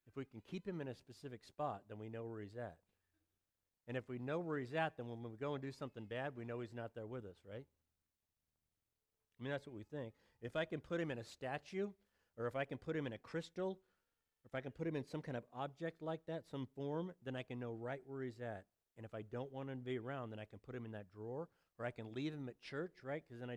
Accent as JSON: {"language": "English", "region": "Oregon", "country": "United States", "said": "I come from Oregon, so I know about the tree huggers."}